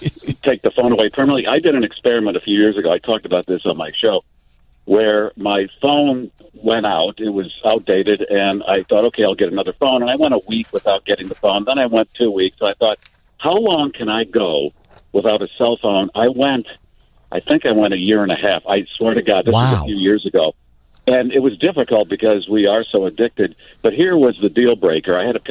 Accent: Chicago, Illinois, United States; I grew up in West Pullman, and my friend and I don't believe we did this.

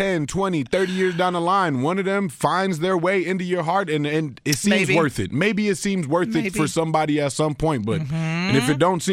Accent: Colombia; between going to Colombia, my home country, and getting the same treatment done

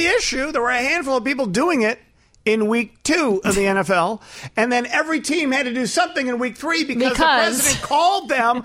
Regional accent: United States; As an American, it is important to me as an American.

